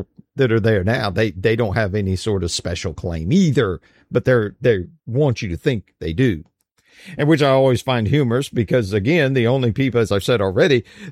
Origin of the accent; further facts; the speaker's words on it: United States; you know, I have some Irish heritage along with other stuff, but, you know, it doesn't mean I'm Irish.